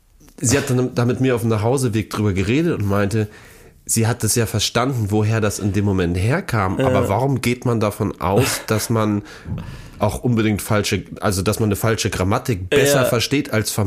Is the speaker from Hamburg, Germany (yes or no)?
yes; Hamburg, Germany; also born or lived in Munich / Dortmund; Wir haben von meinem ungefähr 7. bis 12. Lebensjahr in Dortmund gelebt. Ich bin in Hamburg geboren und dann sind wir nach München, Dortmund, wieder Hamburg, weil mein Vater wegen Versetzung in der Firma